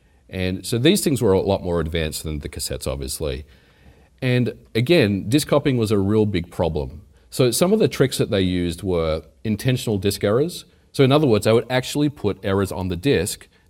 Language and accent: English; Australia; born there; Now, I was born in Australia, and tape drives were very, very popular.